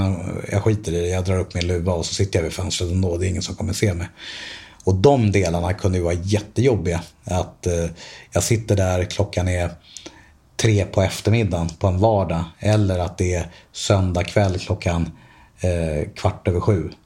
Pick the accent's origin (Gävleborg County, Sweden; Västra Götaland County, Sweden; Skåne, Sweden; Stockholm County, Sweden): Stockholm County, Sweden; Stockholm; Alltså på lokala pizzerier i Bromma där jag växte upp i Stockholm.